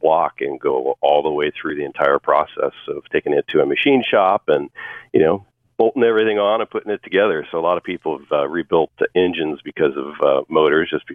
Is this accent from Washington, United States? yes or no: yes; Washington, United States; I grew up in up in Washington State, and it was mainly due to my dad and my two older brothers being into vehicles.